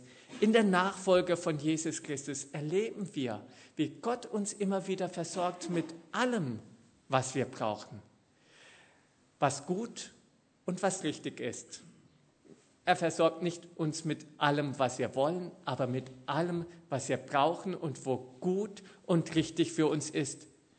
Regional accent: Germany; in mein Heimatland, Deutschland

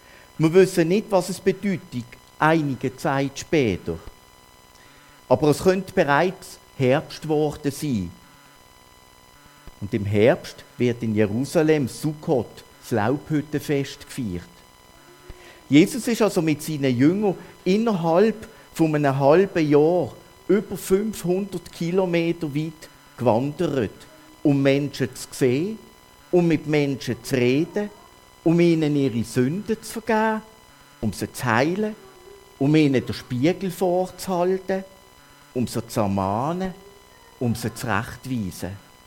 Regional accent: Switzerland; accent: Swiss German; Ich hoffe, ihr versteht meinen Dialekt, auch wenn ich nicht Berndeutsch rede.

